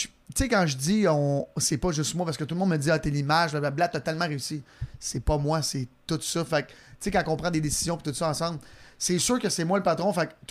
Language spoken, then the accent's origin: French; Sainte-Martine, Quebec, Canada; Ben oui, moi je viens de Sainte-Martine